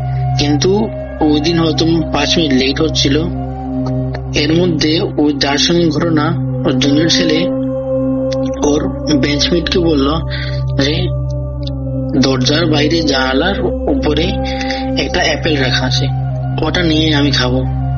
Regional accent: Tripura, India; now in Kolkata, India; আমার বাড়ি ত্রিপুরাতে, কিন্তু বর্তমানে কর্মরতরে আমি কলকাতাতেই থাকছি।

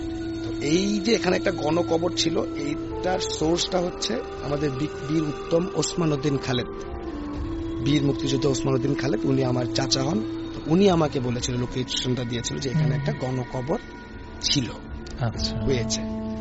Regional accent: Brahmanbaria, Chittagong Division, Bangladesh; আমাদের বাড়ি ঠিক এক কোনায় পড়েছে হচ্ছে পঞ্চবটি, একটা জায়গা যেটা ব্রাহ্মণবাড়িয়াতে বিখ্যাত।

